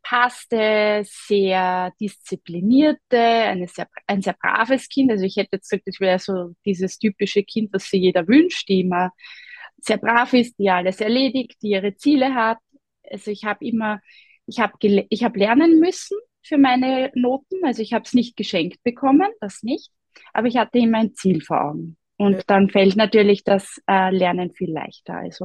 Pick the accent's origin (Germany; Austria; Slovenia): Austria; Pressbaum, Lower Austria; Ja, also ich bin aus Pressbaum, also westlich von Wien zu Hause, bin 43 Jahre alt oder jung